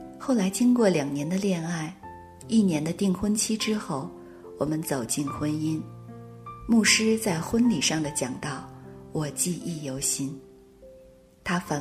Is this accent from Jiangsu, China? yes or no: no; Beijing, China; 丈夫是福州人，我是北京人。